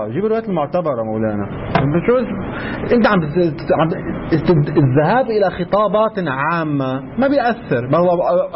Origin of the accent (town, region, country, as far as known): Lebanon